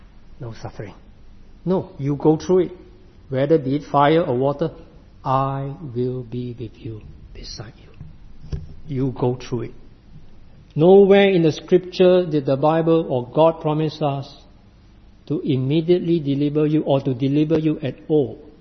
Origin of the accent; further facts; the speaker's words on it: Singapore; in my home country, Singapore, we still have this freedom of worship and to choose what we believe.